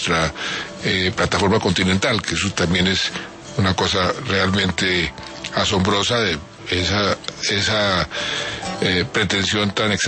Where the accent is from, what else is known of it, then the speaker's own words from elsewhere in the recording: Colombia; me ha dolido muchísimo como colombiano